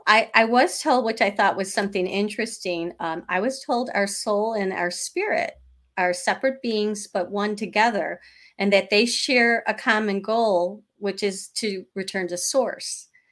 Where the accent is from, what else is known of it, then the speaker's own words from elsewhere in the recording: Chicago, Illinois, United States; And Monica lives in Colorado, and I'm from Chicago, so I've never been.